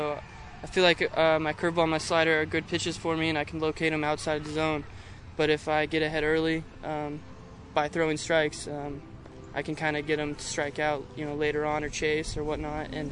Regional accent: Washington, United States; I'm from Washington.

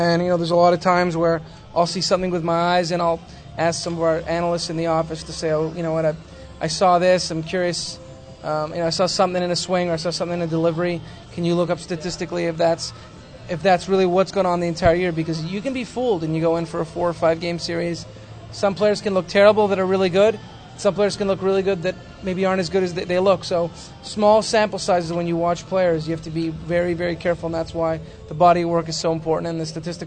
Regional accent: Montreal, Quebec, Canada; now in Toronto, Canada; I grew up a Montreal Canadiens fan because I grew up in Montreal, but you know, being in Toronto now

